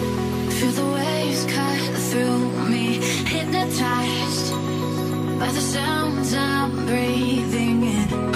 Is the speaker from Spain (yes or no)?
no; Argentina; argentino